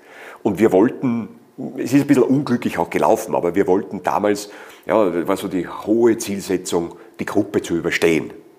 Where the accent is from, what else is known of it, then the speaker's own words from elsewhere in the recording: Upper Austria, Austria; now in Vienna, Austria; Ich habe eine schwere Zeit am Beginn gehabt als Oberösterreicher in Wien.